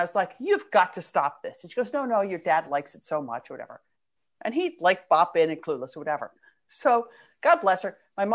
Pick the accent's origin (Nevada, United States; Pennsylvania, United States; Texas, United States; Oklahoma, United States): Pennsylvania, United States; the Penguin Bookshop, which is in my hometown outside of Pittsburgh, Pennsylvania.